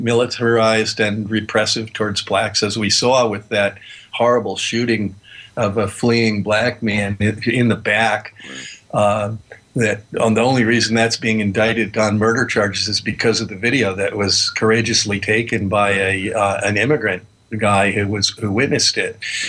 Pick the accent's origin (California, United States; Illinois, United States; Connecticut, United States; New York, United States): Connecticut, United States; So I, even though I grew up in Connecticut, I have a good sense of the Southern white attitudes.